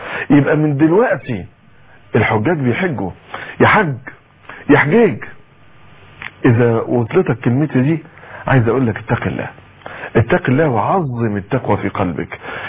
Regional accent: Egypt; احنا عندنا مشكلة كمصريين وكتير من بلاد

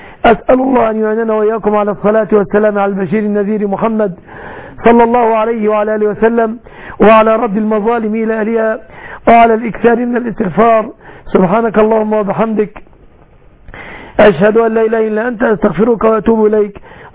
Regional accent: Egypt; بلادنا مصر

